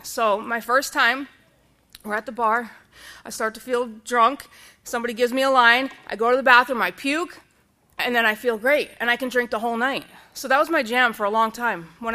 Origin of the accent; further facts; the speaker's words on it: Little Compton, Rhode Island, United States; So I grew up in Little Compton, Rhode Island, with an alcoholic mom and dad.